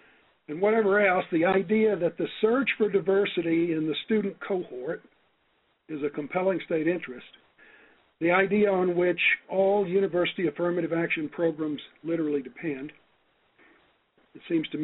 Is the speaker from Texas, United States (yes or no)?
yes; Texas, United States; As a Texan, I could say I suppose that being forced to go to LSU instead of Austin